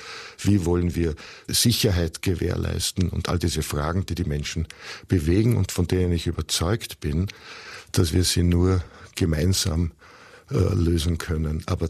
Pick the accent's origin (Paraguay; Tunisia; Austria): Austria; dann sage ich Ihnen als Österreicher